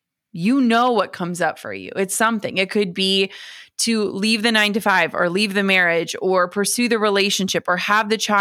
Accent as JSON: {"language": "English", "region": "Minnesota", "country": "United States", "tie": "born or raised there", "said": "I grew up in Minnesota. My parents worked the same jobs for 30 years."}